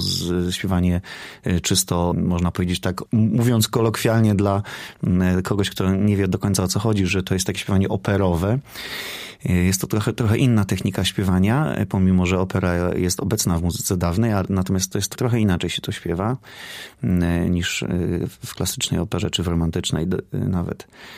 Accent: Lower Silesian Voivodeship, Poland; also born or lived in Legnica; now in Zielona Góra, Poland; ja nie jestem rdzennym zielonogórzanem. Ja pochodzę z regionu Strzegomia Jawora, z mojej wioseczki. Później w Legnicy chodziłem do szkoły muzycznej i do liceum i tutaj przyszedłem na studia, jeszcze do Wyższej Szkoły Pedagogicznej.

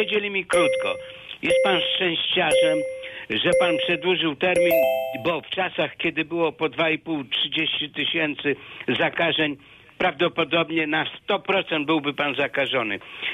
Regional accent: Żary, Lubusz Voivodeship, Poland; ja mieszkam w Żarach od urodzenia

